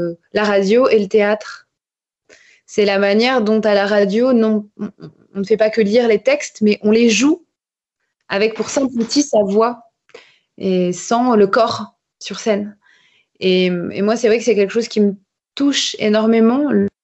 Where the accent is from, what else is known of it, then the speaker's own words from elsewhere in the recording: Bordeaux, Nouvelle-Aquitaine, France; moi j'ai fait Sciences Po Bordeaux, je suis bordelaise